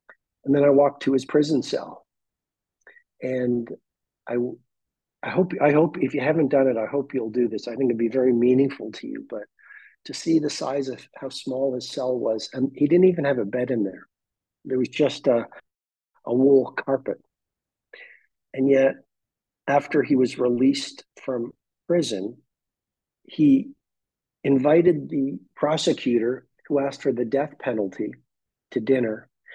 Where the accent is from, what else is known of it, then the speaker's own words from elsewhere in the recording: Port Hawkesbury, Nova Scotia, Canada; I was living in Port Hawkesbury, Cape Breton, Nova Scotia, my hometown.